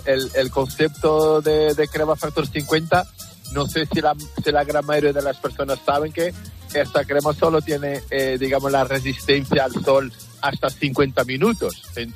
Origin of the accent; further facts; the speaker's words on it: Portugal; Spanish is a second language; No, yo soy portugués.